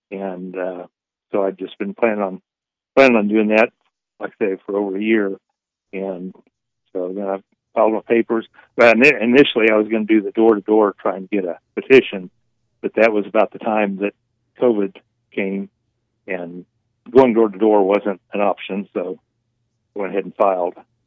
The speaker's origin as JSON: {"language": "English", "town": "Topeka", "region": "Kansas", "country": "United States", "tie": "born or raised there", "said": "I'm a lifetime Kansas resident. I was born and raised in Topeka, but I came to Manhattan to go to K-State and enjoyed it there, got married, had kids there, lived there for 19 years."}